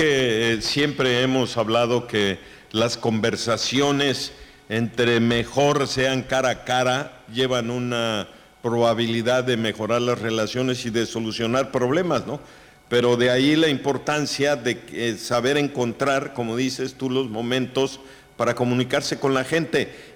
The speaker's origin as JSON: {"language": "Spanish", "country": "Mexico", "said": "los mexicanos estamos catalogados en que el tiempo como que no nos importa."}